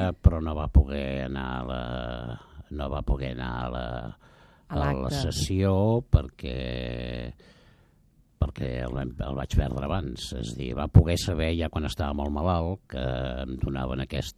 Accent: Barcelona, Catalonia, Spain; I jo vaig néixer amb vistes al mercat de Sant Antoni i, diguem-ne, soc del barri de Sant Antoni.

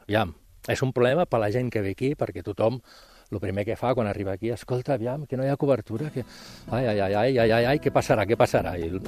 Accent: Barcelona, Catalonia, Spain; now in Gisclareny, Spain; Al meu barri, que jo sóc de les Corts, i jo quan era petit, allà on hi ha la illa, el Cort d'Inglés, jo jugava a futbol perquè eren camps

